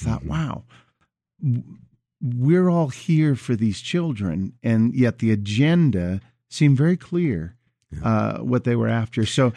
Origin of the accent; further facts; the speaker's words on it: Las Vegas, Nevada, United States; And it's interesting to note that we're from Las Vegas, Nevada, and you're here in Colorado